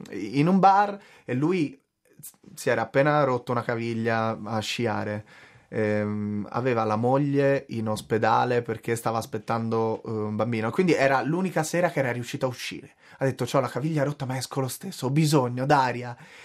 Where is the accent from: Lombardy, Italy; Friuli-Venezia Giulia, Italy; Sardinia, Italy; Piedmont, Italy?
Sardinia, Italy; also born or lived in Tuscany; now in Rome, Italy; Io sono nato in Toscana, cresciuto in Sardegna e trapiantato a Roma.